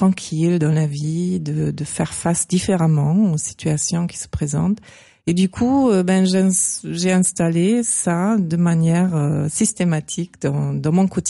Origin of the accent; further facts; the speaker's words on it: Northern Germany, Germany; moved away as an adult; now in France; quand je suis arrivée ici en France. Donc, j'étais jeune, j'avais 19 ans. Je venais de l'Allemagne du Nord. J'arrive ici dans le Sud